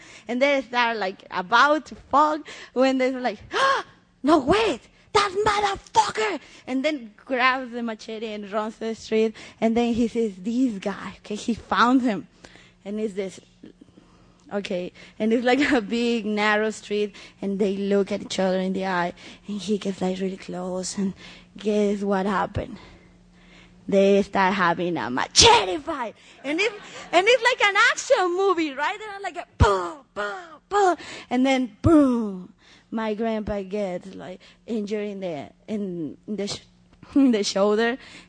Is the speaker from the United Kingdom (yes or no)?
no; Mexico City, Mexico; now in Chicago, United States; I was born and raised in Mexico City, you can tell. I just moved to Chicago recently.